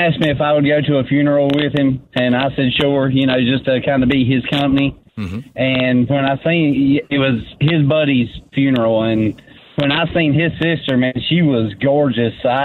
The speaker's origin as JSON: {"language": "English", "town": "Rutherford", "region": "North Carolina", "country": "United States", "said": "From Rutherford, North Carolina."}